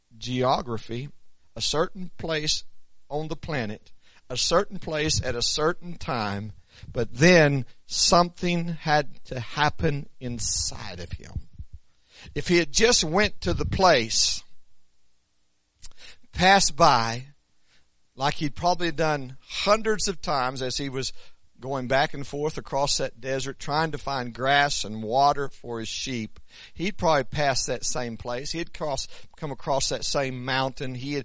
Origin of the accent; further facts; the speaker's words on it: Tecumseh, Oklahoma, United States; I'm from Tecumseh or Tecumseh, however you want to say it. I am not from Pink.